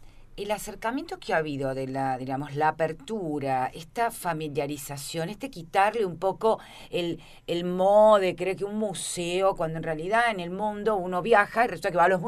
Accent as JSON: {"language": "Spanish", "country": "Argentina", "said": "Yo soy de Argentina"}